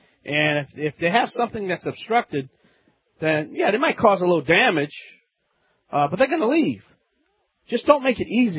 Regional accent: Louisiana, United States; From the Bayou Land, I'm the originator, not the duplicator.

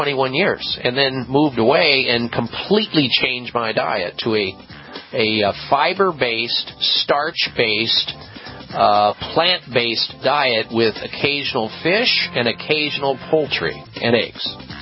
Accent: Midwest, United States; I got to tell you that growing up in the Midwest, I was weaned on meat three times a day.

